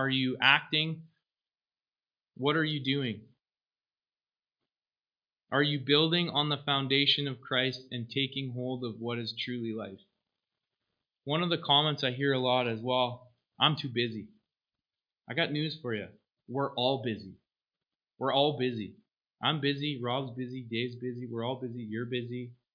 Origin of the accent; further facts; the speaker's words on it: Canada; Lord, as a Canadian, I am so thankful to live in this country. I'm thankful to live in Three Hills.